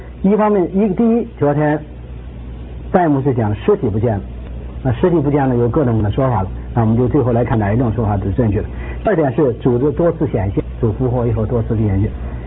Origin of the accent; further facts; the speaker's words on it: China; 我们都是来自中国